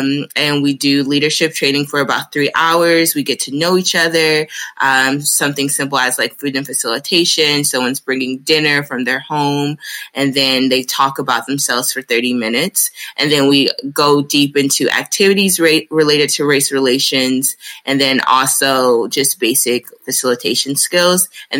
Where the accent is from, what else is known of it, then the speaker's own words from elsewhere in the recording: Shaker Heights, Ohio, United States; So I went to Shaker. I grew up in Shaker. My family's originally from South Carolina, so we really don't have family up here in the Cleveland area